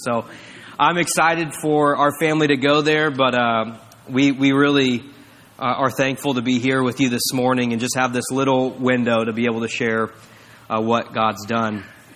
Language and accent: English; Lee's Summit, Missouri, United States; I'm from Lee's Summit. I grew up in Lee's Summit, was a part of Midtown Baptist Temple for years.